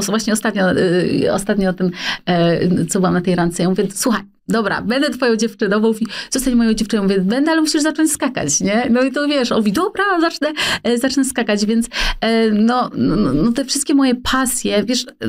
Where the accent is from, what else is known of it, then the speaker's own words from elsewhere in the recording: Tricity, Pomeranian Voivodeship, Poland; ja pochodzę z Trójmiasta.